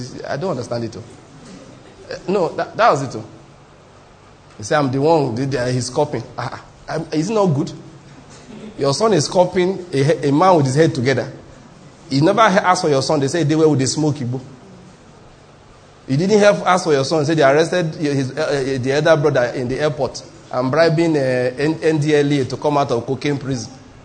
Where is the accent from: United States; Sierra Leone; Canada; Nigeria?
Nigeria; Ondo; I'm from Ondo State. My brother used to stay with me in Enugu.